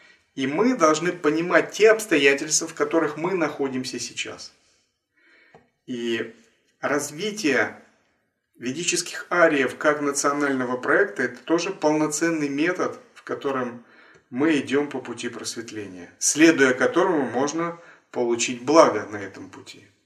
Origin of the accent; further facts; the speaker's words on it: Russia; born there; потому что мы родились в России, и все эти корни здесь